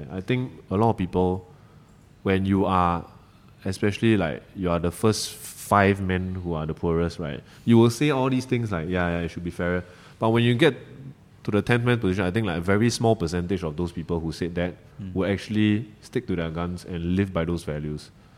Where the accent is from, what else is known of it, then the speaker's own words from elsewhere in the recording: Malaysia; I know this very well as a Malaysian.